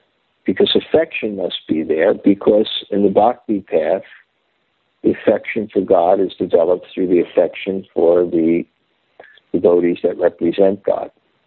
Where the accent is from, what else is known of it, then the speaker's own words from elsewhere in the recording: Tokyo, Japan; English is a second language; I'm from Tokyo.